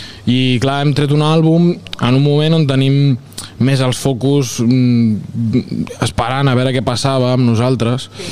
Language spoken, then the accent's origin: Catalan; Valls, Catalonia, Spain; com som de Valls, doncs hem dit, anem a convidar tothom a la nostra música a través d'una calçotada